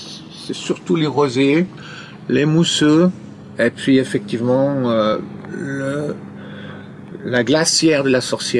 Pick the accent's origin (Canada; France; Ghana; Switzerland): Switzerland; Céligny, Geneva; now in Vaud, Switzerland; je suis originaire de Céligny, en fait.